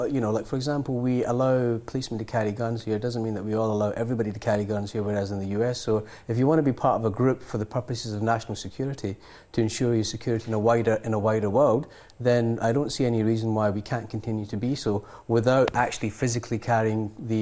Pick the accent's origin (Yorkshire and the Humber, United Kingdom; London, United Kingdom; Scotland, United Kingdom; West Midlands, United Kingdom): Scotland, United Kingdom; aren't in line with what we as the Scottish people want.